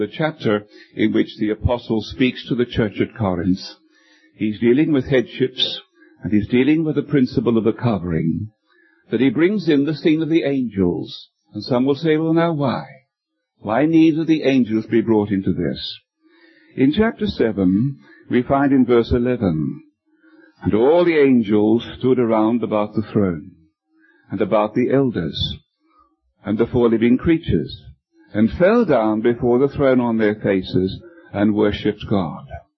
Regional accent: Brisbane, Queensland, Australia; I come from Australia, from Brisbane in Queensland, Australia.

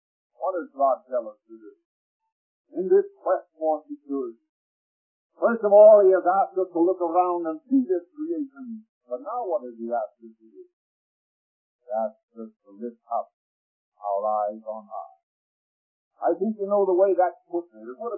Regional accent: United States; I'm an American. I was born under the stars and stripes, and I love it.

